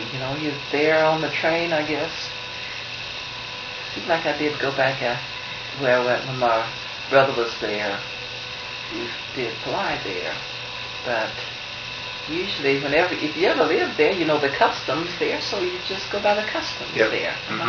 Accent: Georgia, United States; born there; Let's see, I was born in Georgia, then later moved to Florida, and I guess I did go back.

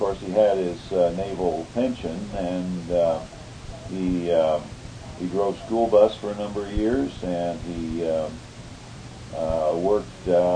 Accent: Long Beach, California, United States; born there; I was born in Long Beach, California.

